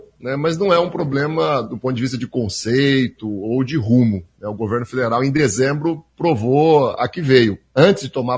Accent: Paraná, Brazil; Eu nasci, moro aqui no Noroeste até hoje, né, fui prefeito duas vezes de Cruzeiro do Oeste, né, sou vizinho de vocês.

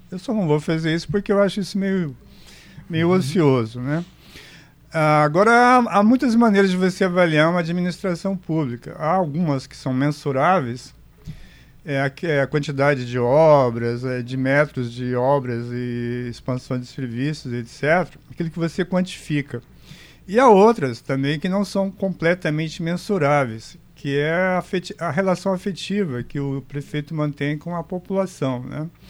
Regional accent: Maringá, Paraná, Brazil; Como eu cresci em Maringá

